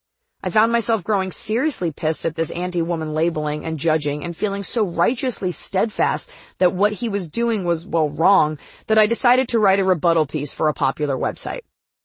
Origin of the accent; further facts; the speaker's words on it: Texas, United States; When I was growing up in Texas and playing lacrosse in high school